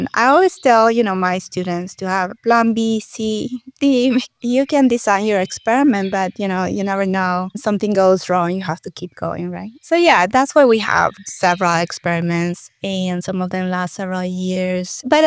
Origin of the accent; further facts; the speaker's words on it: Peru; I'm originally from Peru